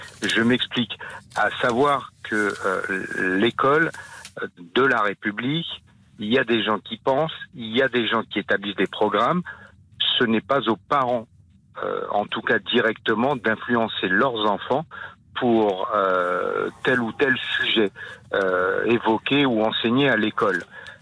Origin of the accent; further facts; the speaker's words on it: France; je suis né en France, donc j'ai étudié depuis la maternelle ici.